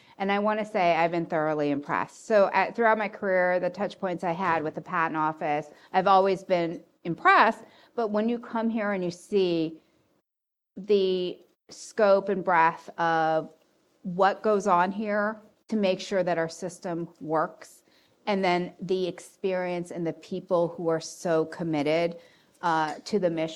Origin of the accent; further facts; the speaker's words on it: Canada; born there; Unfortunately, I was not a U.S. citizen. I was born in Canada.